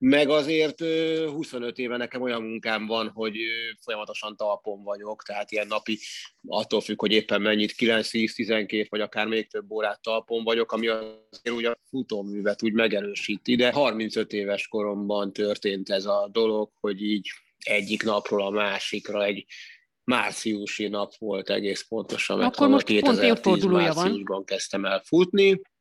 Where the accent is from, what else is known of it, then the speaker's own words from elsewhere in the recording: Budapest, Hungary; Zuglóban, Budapesten születtem, ott gyermekeskedtem 8 évig, utána lakótelepi gyerekként nőttem fel, gyakorlatilag lakótelepi gyereknek vallom magam.